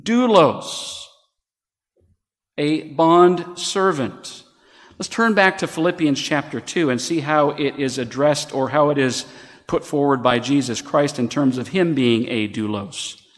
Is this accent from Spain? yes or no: no; Canada; also born or lived in United States; now in New Zealand; My wife and I both grew up in Canada. She was born in Canada. I was born in the States, but I grew up for the first 20 years in Canada